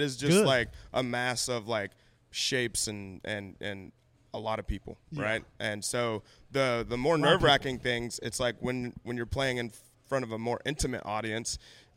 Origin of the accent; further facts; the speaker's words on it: United States; I love our country. I love, you know, being American, and that is one of the most American things that you can do.